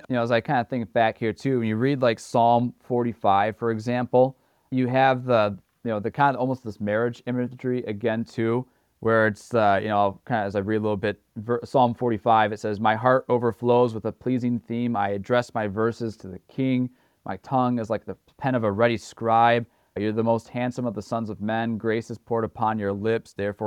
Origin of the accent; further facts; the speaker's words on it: Michigan, United States; I remember I was in Wisconsin, I'm from Michigan originally